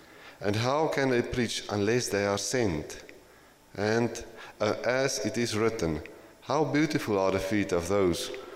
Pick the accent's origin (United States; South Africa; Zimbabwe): South Africa; Growing up in South Africa was a different life for us.